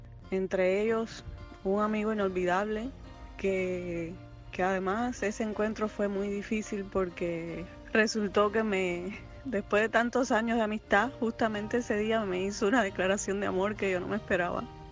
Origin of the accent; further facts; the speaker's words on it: Cuba; moved away; ¿Cómo fue el día que salí de Cuba?